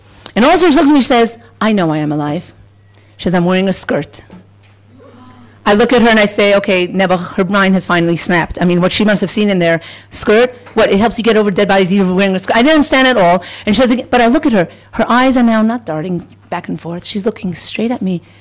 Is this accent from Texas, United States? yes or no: no; New York, United States; So now I'm a New Yorker, formerly.